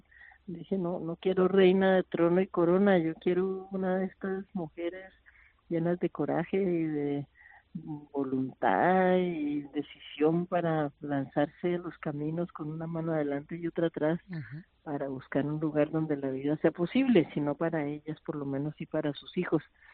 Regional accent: Colombia; Mira, pues yo soy colombiana

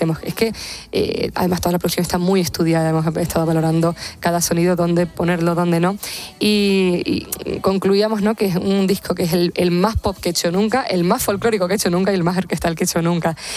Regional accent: Canary Islands, Spain; Claro, mi tierra siempre me generó un imaginario del que yo bebo, siempre lo dije, yo no hago música folclórica como tal, ya hay grandes del folclore, y, pero sí que bebemos, ¿no?, de los sonidos que traemos en el recuerdo, de los instrumentos que sabemos vivos, el timple canario

